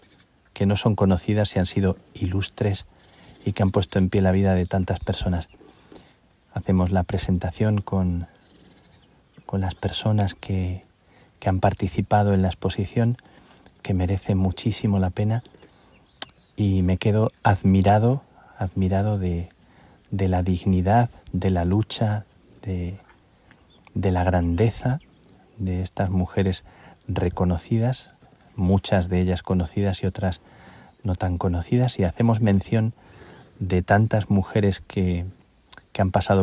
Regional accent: Spain; estando aquí en España, estando en mi tierra

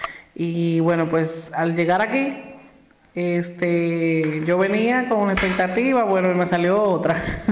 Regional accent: Dominican Republic; moved away; soy dominicana. He venido, para cambiar un poco de vida

